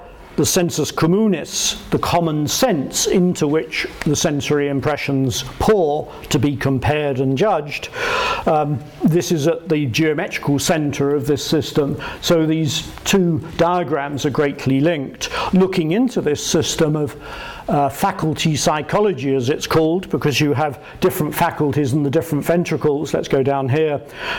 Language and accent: English; Windsor, South East England, United Kingdom; Windsor was my hometown, so it's slightly odd